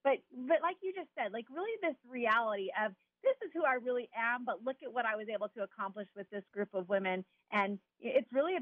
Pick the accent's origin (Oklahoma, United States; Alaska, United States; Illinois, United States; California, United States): California, United States; Chino; also born or lived in Garden Grove, California; Southern California. I was born in Garden Grove, California, and grew up in Chino.